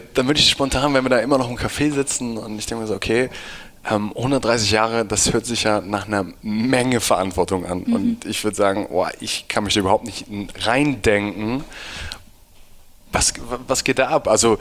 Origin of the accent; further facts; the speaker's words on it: Hamburg, Germany; ich komme irgendwie aus Hamburg